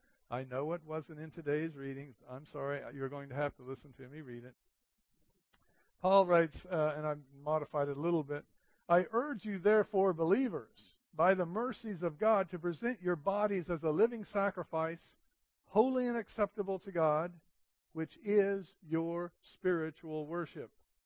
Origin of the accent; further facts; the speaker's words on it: New Mexico, United States; And I'm from New Mexico, and we see the rain clouds come, and we wait and we wait and we wait